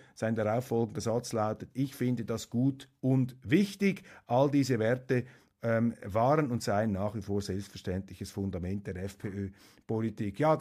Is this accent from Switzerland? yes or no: yes; Switzerland; Trotzdem als Schweizer befürworte ich dieses WEF.